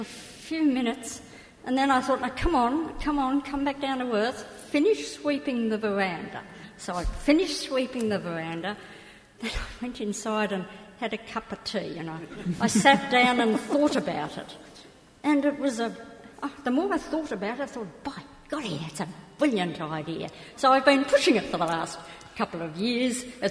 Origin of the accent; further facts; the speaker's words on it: Albury, New South Wales, Australia; I'm a housewife from Albury, Wodonga